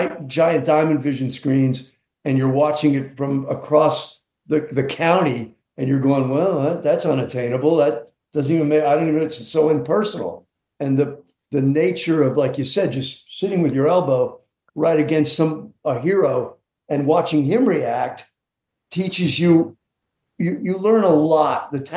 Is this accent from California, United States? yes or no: yes; California, United States; it wasn't like this elite velvet rope world that I grew up in California.